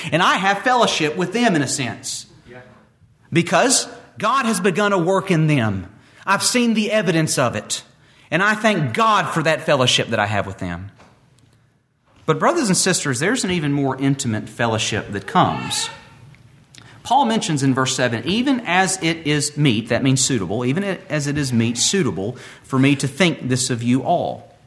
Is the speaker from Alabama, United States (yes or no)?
yes; Moody, Alabama, United States; I come from Podung, Moody, Alabama. Moody. Now they say Moody, but it was Moody when I was growing up.